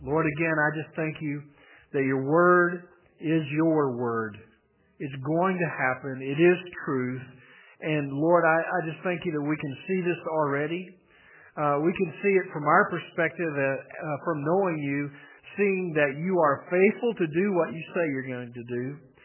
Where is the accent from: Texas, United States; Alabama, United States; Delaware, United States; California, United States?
Texas, United States; Now, for a lot of my life, I grew up in West Texas. North Central Texas and then West Texas.